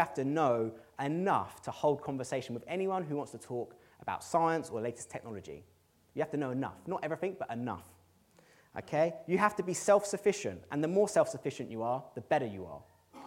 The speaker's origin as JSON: {"language": "English", "region": "England", "country": "United Kingdom", "said": "but as an English man, I would not tend to hug anyone in our church as a welcome."}